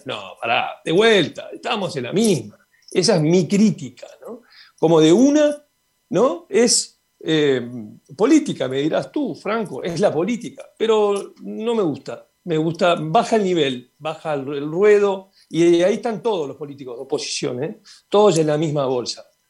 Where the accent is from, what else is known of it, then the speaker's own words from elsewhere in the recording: Uruguay; como uruguayo lo digo